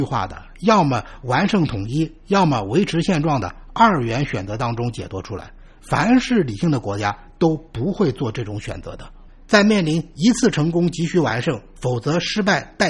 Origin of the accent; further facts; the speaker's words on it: China; 我们大陆人